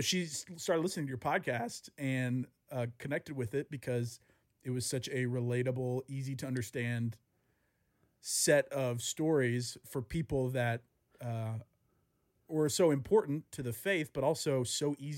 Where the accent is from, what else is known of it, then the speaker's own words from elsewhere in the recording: the South, United States; Because, like, I grew up in the South, too